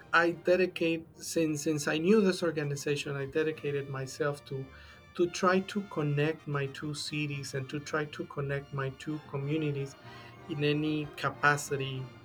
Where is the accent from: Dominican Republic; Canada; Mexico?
Mexico; Guadalajara, Jalisco; now in Tucson, United States; I was born and raised in Guadalajara, Mexico. I moved to Tucson, Arizona 7 years ago.